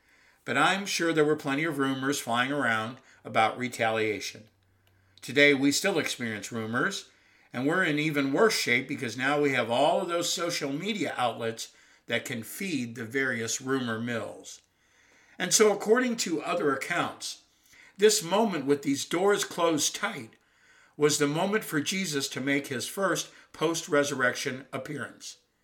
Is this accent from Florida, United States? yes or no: no; Missouri, United States; I was born and raised in Missouri, and the unofficial motto for the state are two words, show me.